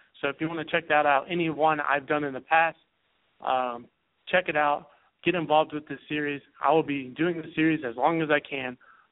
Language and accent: English; the South, United States; You know, I'm from the South, so I'm not really familiar with the North.